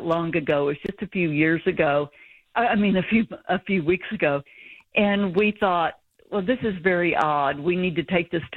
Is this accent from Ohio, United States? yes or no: no; Texas, United States; also born or lived in Kansas / Toronto / Albany; now in Cape Cod, United States; It's from a lot of different places. I grew up in Texas, ended up living in Kansas, Toronto, Albany, all sorts of places, and ended up on the Cape, which I love.